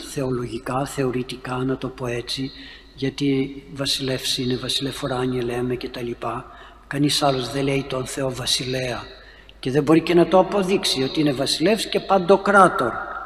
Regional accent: Greece; Μην μου πείτε ότι είμαι Έλληνας, αντικειμενικά το λέω.

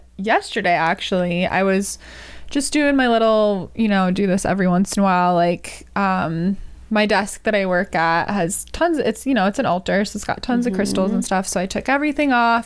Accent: Wisconsin, United States; accent: Wisconsin; That's my leftover Wisconsin accent.

